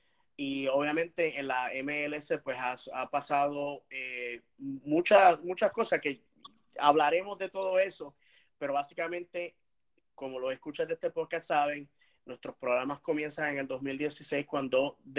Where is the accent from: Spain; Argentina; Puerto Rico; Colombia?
Puerto Rico; Bayamón; en mi pueblo natal de Bayamón, Puerto Rico